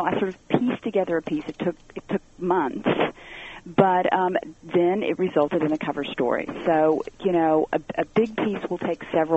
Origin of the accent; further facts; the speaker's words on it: the South, United States; I grew up in the South, and we called every kind of soft drink Coke.